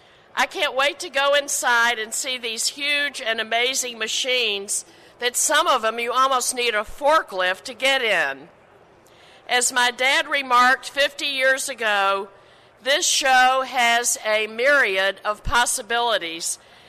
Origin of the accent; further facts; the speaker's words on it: Christian County, United States; I come from Christian County, a big agricultural town, and like my dad, always understood the importance that farming is in our states to grow our economy